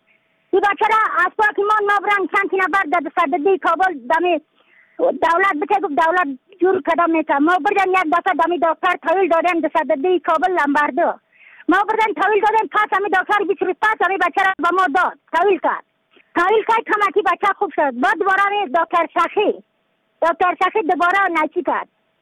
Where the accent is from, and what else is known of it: Badakhshan, Afghanistan